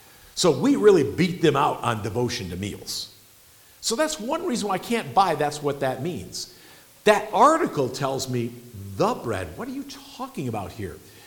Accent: Midwest, United States; now in American Falls, United States; when I moved to American Falls, and I came from the Midwest, good fundamentalist Baptist home.

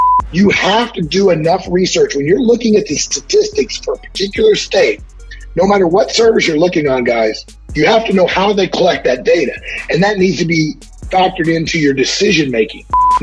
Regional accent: Missouri, United States; You know, I said this earlier when we started recording. I'm originally from Missouri, and I started elk hunting, you know, in my early 20s from Missouri.

